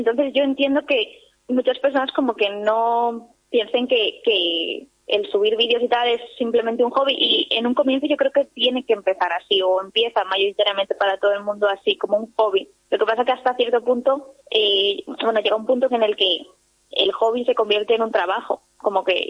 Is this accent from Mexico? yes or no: no; Zarautz, Basque Country, Spain; now in Sant Cugat del Vallès, Spain; me siento como si estuviese viviendo en mi pueblo, la verdad. Y es lo que te decía al principio, como que me recuerda mucho a Zarauz, excepto que no tiene mar